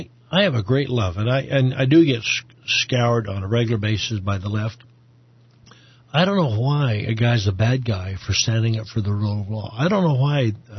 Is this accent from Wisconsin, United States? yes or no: no; Mesa, Arizona, United States; Well, again … born and raised in Mesa. I'm one of 13 children, a blended family.